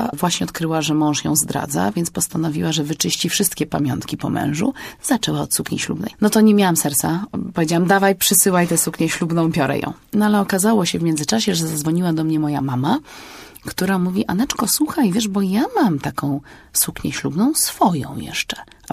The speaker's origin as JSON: {"language": "Polish", "town": "Warsaw", "region": "Masovian Voivodeship", "country": "Poland", "said": "Chociaż jest to moje miasto, jestem warszawianką"}